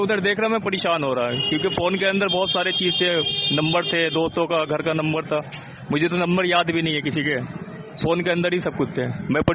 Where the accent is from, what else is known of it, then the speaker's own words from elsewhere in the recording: Bihar, India; now in Delhi, India; मैं बिहार का रहने वाला हूँ